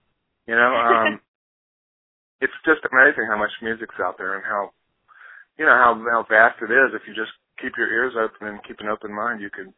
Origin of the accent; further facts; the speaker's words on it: Louisiana, United States; But it's the way I got into roots music and blues music was just from where I was growing up in Louisiana.